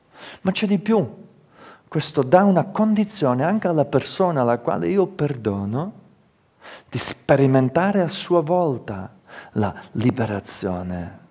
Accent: Calabria, Italy; also born or lived in Switzerland; Siamo calabresi, condizionati dalla nostra cultura. E io oggi posso dire con piena convinzione che sono calabrese, sapete perché? Ieri al convegno ho capito che per l'Italia, avendo la doppia cittadinanza, per l'Italia io non sono più svizzero. Io sono italiano e basta.

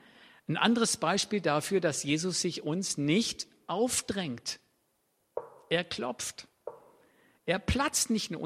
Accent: Baden-Württemberg, Germany; Das ist für mich als Schwabe super.

